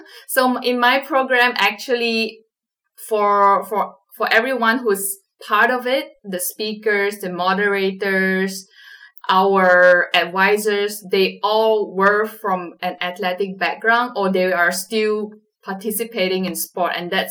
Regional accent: Malaysia; I'm from Malaysia.

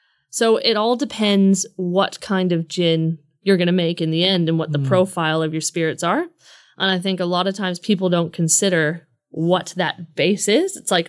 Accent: Canada; I grew up in Canada, dirty rye and gingers.

